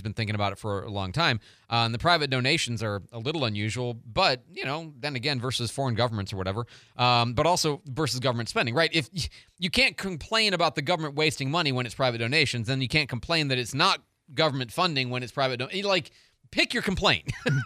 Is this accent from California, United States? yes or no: no; St. Louis, Missouri, United States; You know, I had not kept up paying attention to this, even though I'm from St. Louis.